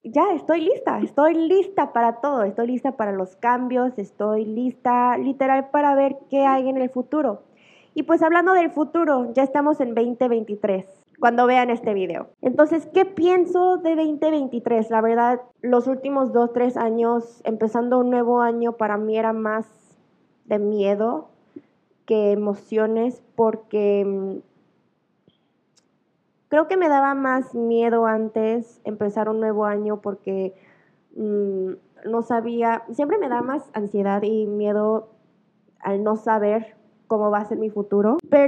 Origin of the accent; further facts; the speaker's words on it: South Korea; porque soy gorda, porque soy fea, porque, no sé, soy coreana, nunca lo voy a lograr.